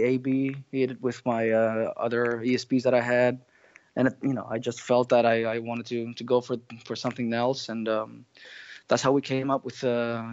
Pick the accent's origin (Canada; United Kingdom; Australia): Australia; Obviously, being an Aussie, I was a sideman